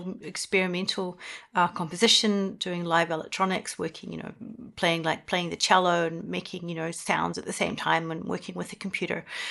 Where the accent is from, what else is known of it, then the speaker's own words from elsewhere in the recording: New Zealand; now in Europe; I've been working as a composer in Europe. So I'm originally from New Zealand.